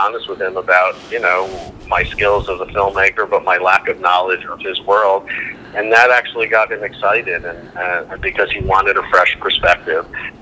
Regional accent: New York, United States; I was, you know, I'm a New Yorker. I flew from New York to L.A.

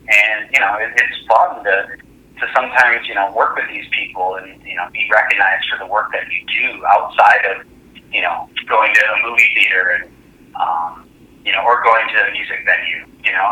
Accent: Minnesota, United States; like I come from the Twin Cities, which is a huge music hub as well

